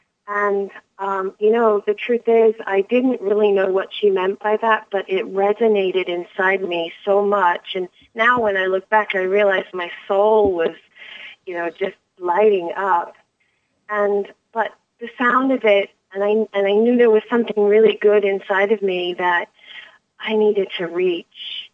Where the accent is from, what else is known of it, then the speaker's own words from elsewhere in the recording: England, United Kingdom; I was born and raised in England. Well, I've been backwards and forwards all my life, but a lot of my time was spent in England.